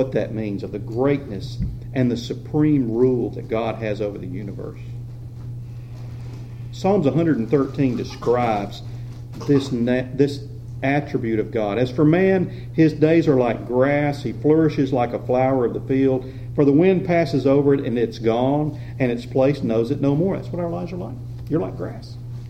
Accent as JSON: {"language": "English", "region": "Alabama", "country": "United States", "said": "We are so far from Alabama. It's hard to imagine being 10,000 miles away from home."}